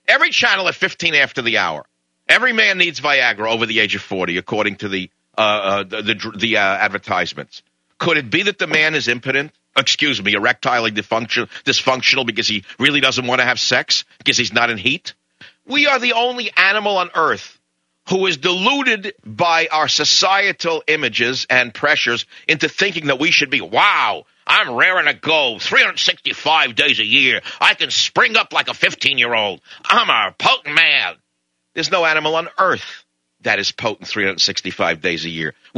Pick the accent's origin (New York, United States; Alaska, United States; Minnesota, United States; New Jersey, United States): New York, United States; I'm an instant guy. I want to eat. I'm from New York. They don't know from service, by the way.